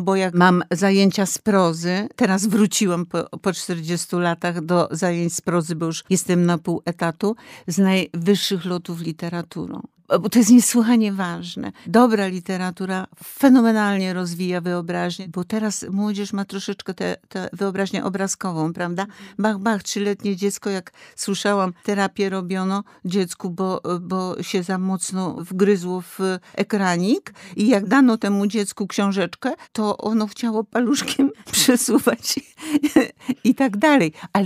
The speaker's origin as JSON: {"language": "Polish", "town": "Kraków", "region": "Lesser Poland", "country": "Poland", "said": "bo jestem krakowianką."}